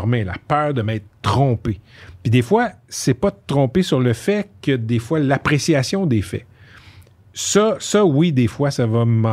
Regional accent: Laval, Quebec, Canada; Comme je sais que je viens de Laval, tu comprends?

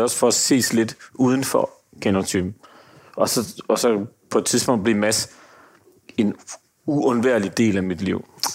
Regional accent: Aarhus, Central Denmark Region, Denmark; Altså jeg kommer fra Aarhus, jeg har en lang række aarhusianske venner

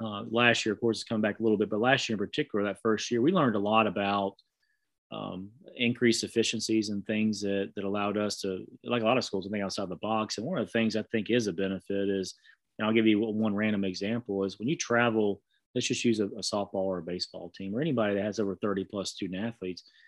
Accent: Southeast, United States; growing up in the Southeast

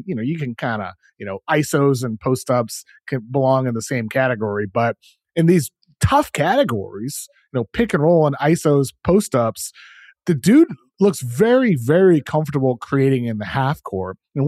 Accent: Brockton, Massachusetts, United States; I'm born and raised in Brockton, Massachusetts.

